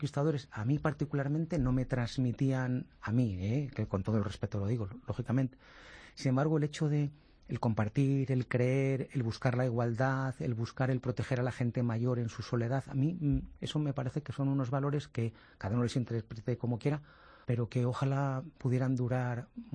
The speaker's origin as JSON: {"language": "Spanish", "town": "Valladolid", "region": "Castile and León", "country": "Spain", "said": "yo, como soy de Valladolid, pues veraneamos en el sur y el mar"}